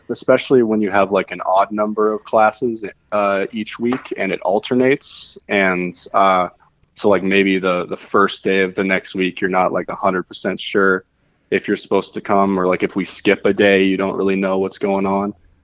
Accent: Gardner, Montana, United States; I am. I'm from Gardner, Montana.

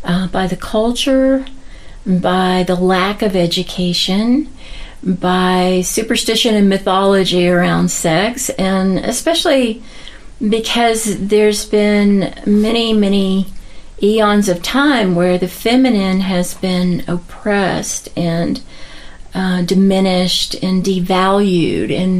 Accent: Amarillo, Texas, United States; also born or lived in Austin, Texas; found myself in all kinds of scenarios in Austin, Texas in the 70s. It was an idyllic place after growing up near Amarillo, Texas

